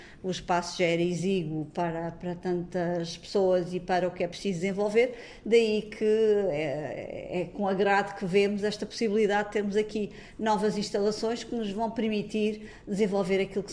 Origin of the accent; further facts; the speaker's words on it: Madeira, Portugal; nossa forma de ser e de estar como madeirenses